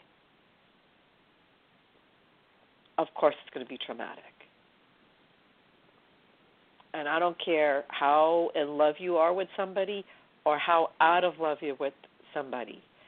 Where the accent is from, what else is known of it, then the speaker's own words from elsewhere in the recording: New York City, New York, United States; Now, okay, I'm born and raised in New York City, so we know what that sounds like.